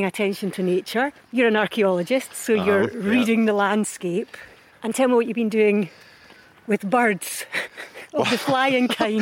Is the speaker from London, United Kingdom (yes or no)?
no; Causewayhead, Scotland, United Kingdom; So I grew up in Causeway Head, which is the village at the foot of the Wallace Monument.